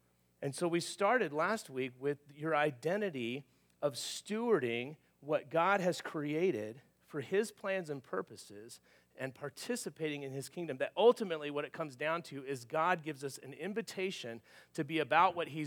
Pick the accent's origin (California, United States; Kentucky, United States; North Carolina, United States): California, United States; And also back in my hometown, where my home church was in Southern California